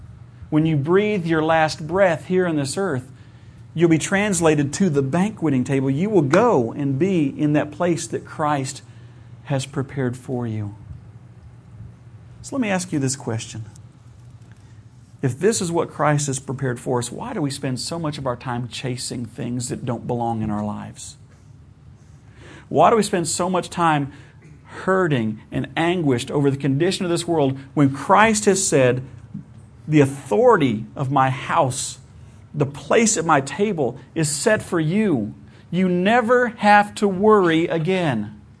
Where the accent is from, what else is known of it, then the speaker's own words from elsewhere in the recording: Ohio, United States; I'm from Ohio, which is about a decade behind the rest of the country.